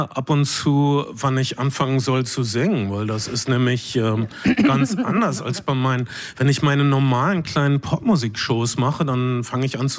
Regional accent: Hamburg, Germany; Zum Beispiel in meiner Heimatstadt Hamburg

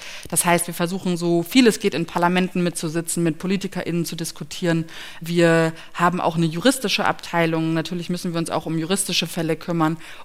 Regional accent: Lüneburg, Lower Saxony, Germany; Also ich komme aus Lüneburg, aus der schönen Stadt im Norden. Bin dort zur Schule gegangen

